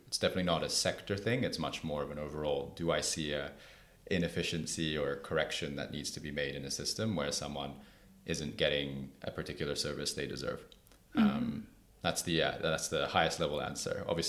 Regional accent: Japan; I think I was age 17. I'm from Japan

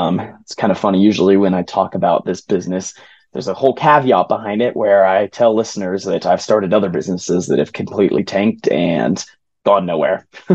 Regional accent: California, United States; also born or lived in Brazil / Texas, United States / Tennessee, United States / Florida, United States; I grew up in Southern California, but since then, I've had the amazing opportunity to live kind of all over the place.

